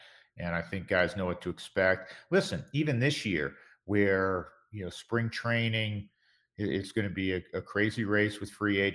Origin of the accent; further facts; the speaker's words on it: New York, United States; I'm from New York. As you, you know, you and I are both from that area. I grew up a Mets fan.